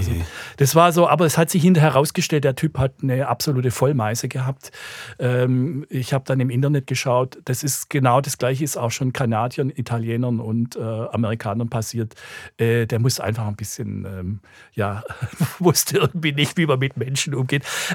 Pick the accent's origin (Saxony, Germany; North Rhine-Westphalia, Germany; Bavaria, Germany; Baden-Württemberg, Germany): Baden-Württemberg, Germany; accent: Swabian; Ja, ich kann ja meinen Dialekt auch nicht verleugnen. Ich kann mich nur gut erinnern, wir hatten als Schwaben, wir waren eigentlich in der Mehrheit in der Schule